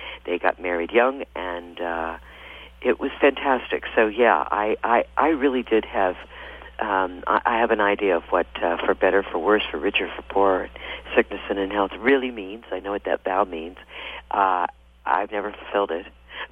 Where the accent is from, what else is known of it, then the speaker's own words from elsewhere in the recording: Midwest, United States; I was brought up in the Midwest